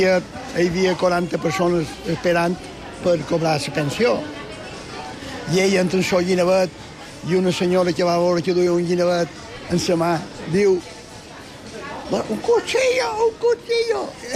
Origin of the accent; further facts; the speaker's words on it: Palma, Balearic Islands, Spain; born there; estava a 50 metres de la nave dels xocs, de l'escorxador de Palma.